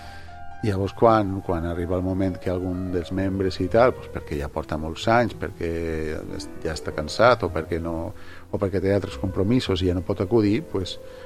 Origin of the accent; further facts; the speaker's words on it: Sedaví, Valencian Community, Spain; also born or lived in Germany; Però quan vaig néixer jo vaig néixer un 29 d'abril del 74, i l'1 d'agost del 74 ells ja van tornar cap a Sedaví. O sigui, que jo vaig néixer... És una anècdota que vaig néixer a Alemanya